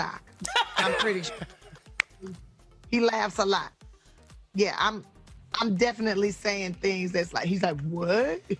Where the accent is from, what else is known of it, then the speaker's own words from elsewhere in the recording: Los Angeles, California, United States; Reason number one, I come from an underserved community. I'm from South Central Los Angeles.